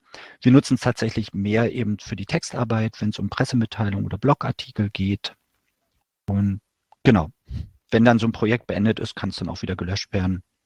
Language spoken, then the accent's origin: German; Berlin, Germany; was für mich als Berliner dann eben auch ganz toll ist, dass ich nicht extra nach Freiburg fahren muss